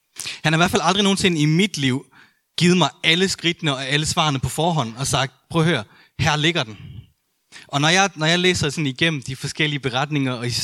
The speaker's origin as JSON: {"language": "Danish", "region": "Jutland", "country": "Denmark", "tie": "born or raised there", "said": "vi er jo begge to født og opvokset i Jylland"}